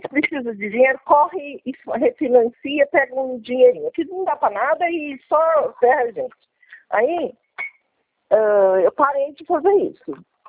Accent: Araras, São Paulo, Brazil; Sou de Araras.

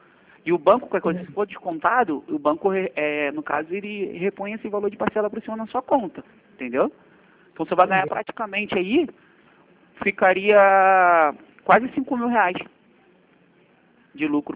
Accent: Rio de Janeiro, Brazil; eu sou do Rio mesmo, do Rio todo.

